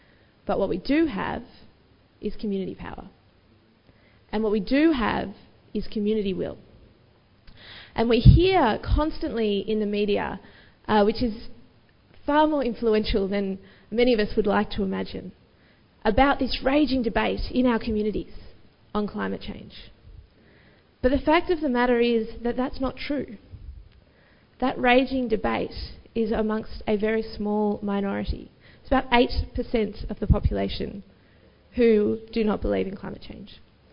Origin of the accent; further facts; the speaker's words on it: Albury, New South Wales, Australia; I grew up in Albury, up on the banks of the mighty Murray River